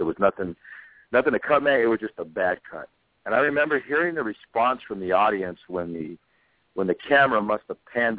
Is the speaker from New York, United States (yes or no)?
no; Concord, California, United States; My Little League team, when I was 12, up in the Bay Area, and I grew up in Concord, we lost to a team that played Danville in '78